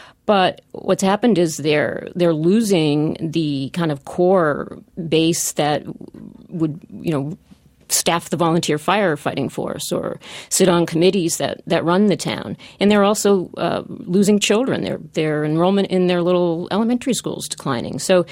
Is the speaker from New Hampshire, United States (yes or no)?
yes; New Hampshire, United States; I do remember, I grew up in New Hampshire, and I remember very well what she's talking about